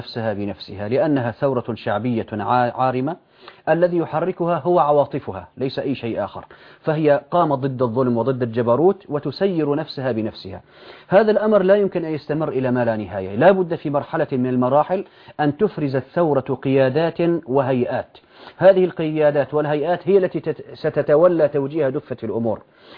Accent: Syria; أن عندنا في سوريا

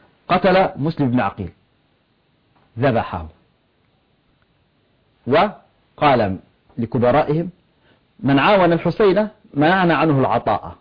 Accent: Egypt; عندنا في مصر

